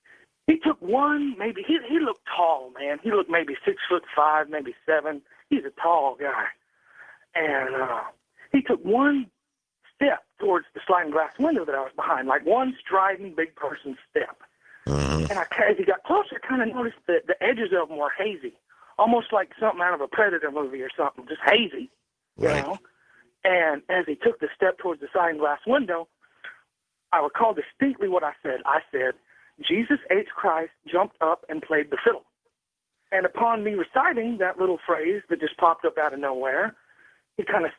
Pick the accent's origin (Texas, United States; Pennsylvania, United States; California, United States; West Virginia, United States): Texas, United States; Dallas